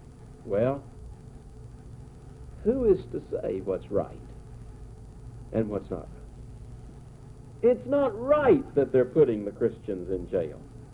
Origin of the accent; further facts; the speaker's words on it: United States; Now that's difficult for me as an American to understand